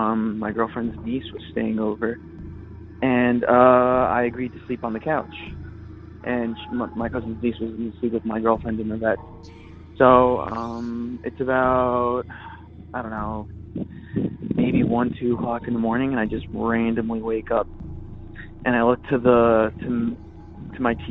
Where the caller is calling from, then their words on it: Redondo Beach, California, United States; I'm calling from Redondo Beach.